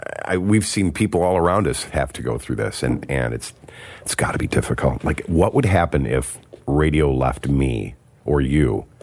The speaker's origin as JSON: {"language": "English", "town": "Geneseo", "region": "New York", "country": "United States", "tie": "born or raised there", "said": "I grew up in Geneseo area, and we didn't. I grew up in houses built in 1814, and we lived with antiques"}